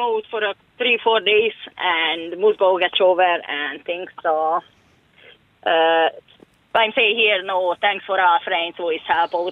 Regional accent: Budapest, Hungary; I'm from Budapest originally.

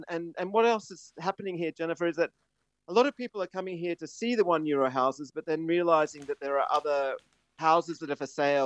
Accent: Australia; moved away as an adult; also born or lived in London; now in Italy; I was from Australia originally, lived and worked in London for 23 years.

